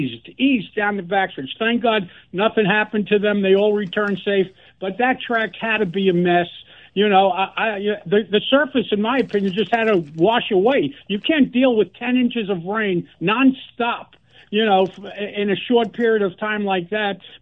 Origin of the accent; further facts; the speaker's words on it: New York, United States; Listen, when I was a kid growing up in New York, there was George Steinbrenner